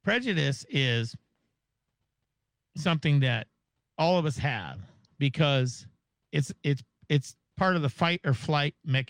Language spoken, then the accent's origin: English; Maple Valley, Washington, United States; now in Mesa, United States; Actually, I grew up in the 1960s when I was a little kid in a little town south of Seattle, Maple Valley, Washington.